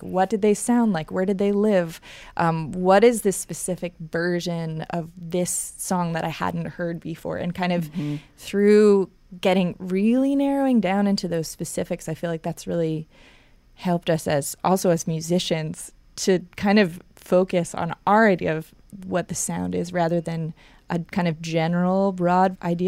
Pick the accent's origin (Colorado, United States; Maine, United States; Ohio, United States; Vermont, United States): Vermont, United States; So I grew up in Vermont.